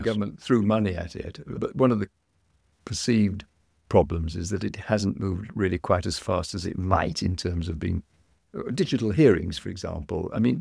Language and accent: English; Yorkshire and the Humber, United Kingdom; My response was, Jeff, as a Yorkshireman with Scottish blood as well, I think it's a bit expensive.